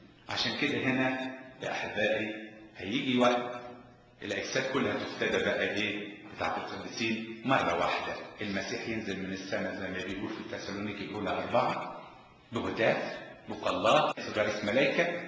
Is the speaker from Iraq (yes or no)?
no; Egypt; انا مرة حكيتها في اجتماع سيدات عندنا في مصر